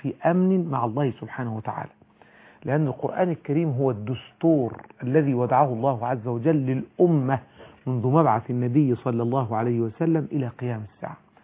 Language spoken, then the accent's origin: Arabic; Abu Rawash, Giza Governorate, Egypt; في قريتنا، قرية أبو رواش المباركة